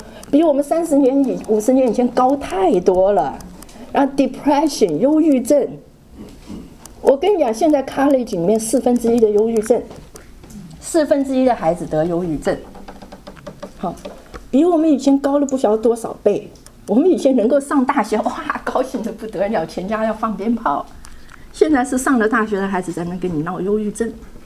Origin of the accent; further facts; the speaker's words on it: China; 当然我没有这个 culture 问题，因为我是中国人